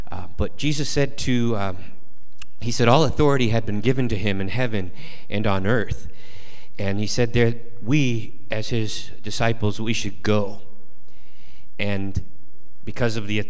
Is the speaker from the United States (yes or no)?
yes; Grand Rapids, Michigan, United States; now in South Africa; I'm from Grand Rapids originally and stayed true to the teams.